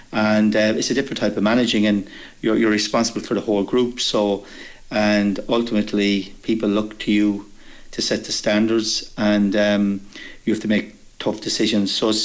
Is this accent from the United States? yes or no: no; Connacht, Ireland; growing up in Roscommon, there was no underage soccer.